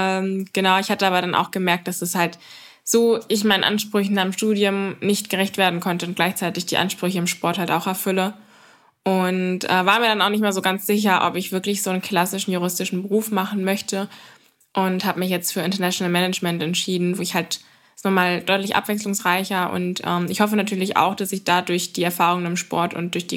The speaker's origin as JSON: {"language": "German", "town": "Kladow", "region": "Berlin", "country": "Germany", "said": "Und sonst bei uns daheim in Klado gibt es halt auch super viele Laufmöglichkeiten an der Havel."}